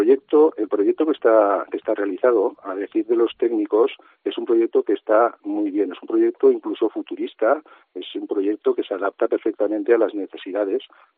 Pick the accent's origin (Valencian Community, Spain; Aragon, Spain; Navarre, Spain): Aragon, Spain; O sea, es que nosotros somos aragoneses, pagamos los impuestos como cualquier aragonés